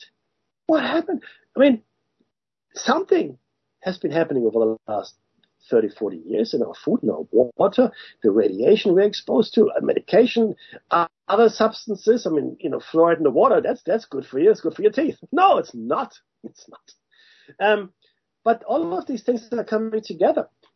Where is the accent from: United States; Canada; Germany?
Germany; And I grew up in Germany.